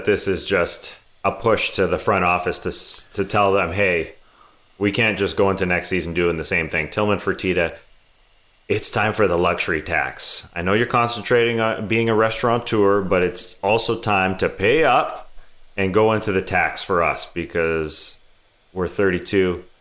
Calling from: Toronto, Ontario, Canada; I was calling in from Toronto.

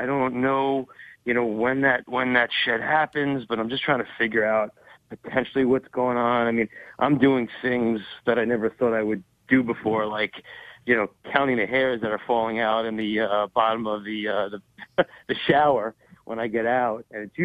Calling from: New York, United States; Hey hey guys … from New York.

